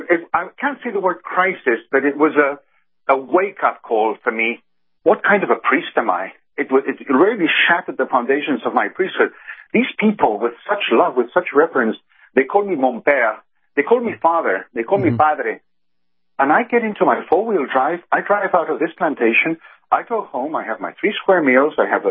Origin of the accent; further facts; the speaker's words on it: New York City, New York, United States; I came from New York.